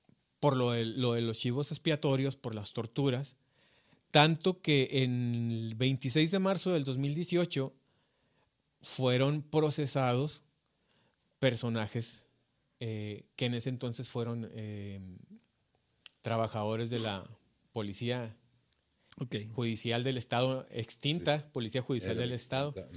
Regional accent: Ciudad Juárez, Chihuahua, Mexico; Sí, pues todos los que somos de Juárez, yo creo que si no trabajamos en la maquila

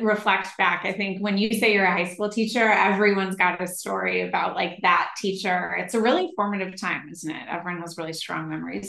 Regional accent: California, United States; and I'm from the Bay Area. I grew up here. I've been here a long time on and off.

